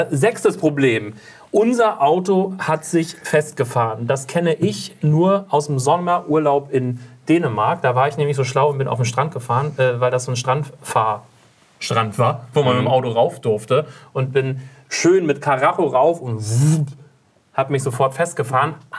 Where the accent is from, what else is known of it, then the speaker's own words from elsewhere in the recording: Berlin, Germany; wir kommen aus Berlin, wir zeichnen hier in Berlin auf.